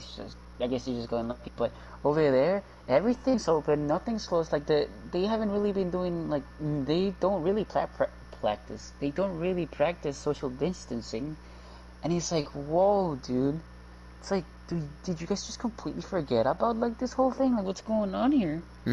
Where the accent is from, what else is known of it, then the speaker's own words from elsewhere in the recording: Puerto Rico; music from where I come from Puerto Rico, so Puerto Rican music